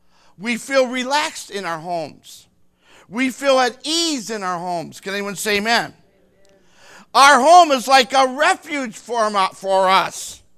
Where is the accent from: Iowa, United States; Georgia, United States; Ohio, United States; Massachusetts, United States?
Ohio, United States; Toledo; now in Ravenna, United States; I remember before I moved to Ravenna and growing up in Toledo, I grew up at 1956 Superior from 4 years old all the way up to 20.